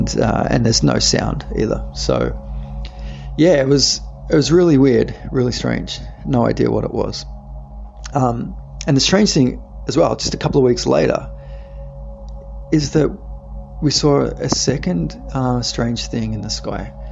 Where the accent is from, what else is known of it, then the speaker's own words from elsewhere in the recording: Australia; I'm from Australia